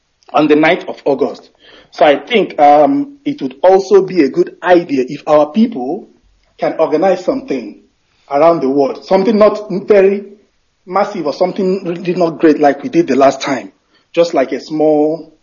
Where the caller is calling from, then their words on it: Switzerland; I'm calling from Switzerland.